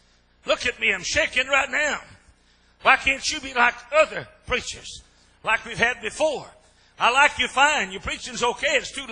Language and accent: English; Iowa, United States; I'm from Iowa. My family sent me down here to Texas because I had a daughter down here in Texas